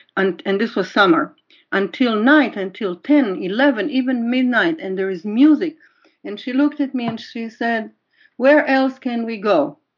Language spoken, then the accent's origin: English; Israel; Even though everyone who invited me knew that I grew up in Israel, I was asked not to say that I grew up in Israel.